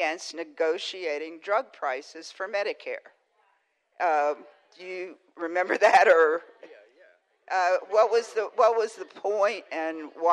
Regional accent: Zephyr Hills, Florida, United States; I'm from Zephyr Hills, and I'm a retired nurse practitioner.

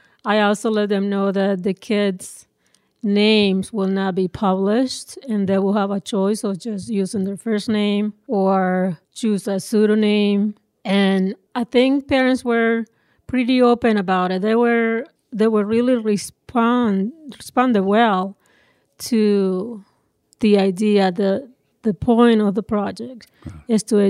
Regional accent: Nicaragua; Of course, growing up in Nicaragua, I know where they come from. Honduras, for example, is our neighboring country to the north in Nicaragua

